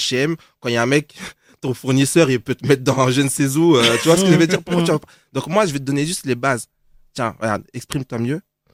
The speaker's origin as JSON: {"language": "French", "town": "Aulnay-sous-Bois", "region": "Île-de-France", "country": "France", "tie": "born or raised there", "said": "moi aussi j'ai grandi à Aulnay-sous-Bois."}